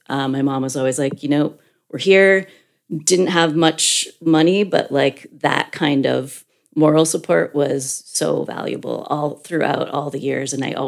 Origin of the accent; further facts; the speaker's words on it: Brewster, Massachusetts, United States; I grew up in Brewster. I'm in my hometown.